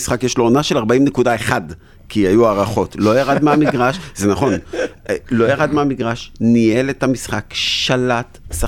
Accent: Jerusalem, Jerusalem District, Israel; אני גדלתי בירושלים, הייתי ילד ירושלמי

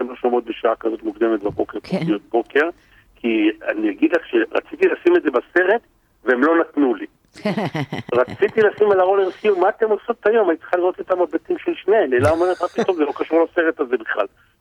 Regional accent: Kfar Yedidia, Central District, Israel; moved away as an adult; now in Tel Aviv, Israel; אני מגיע מכפר ידידיה מאיזה מושב ב-92, ילד בן 22, באמת שלא מכיר אף אחד מתל אביב

